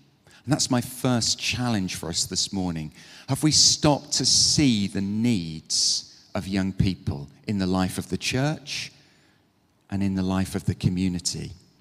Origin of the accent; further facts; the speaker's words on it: United Kingdom; And obviously, we're very British, so we try not to say anything about this out loud